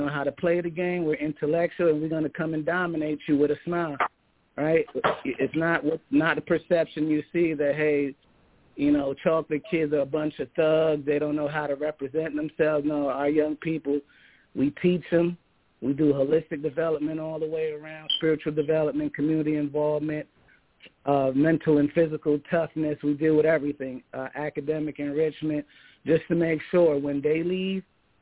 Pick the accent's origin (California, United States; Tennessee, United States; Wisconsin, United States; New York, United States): New York, United States; New York City; also born or lived in Jamaica; I'm not a native Washingtonian like my wife. I was born in Jamaica in the West Indies. I grew up in the Bronx, New York.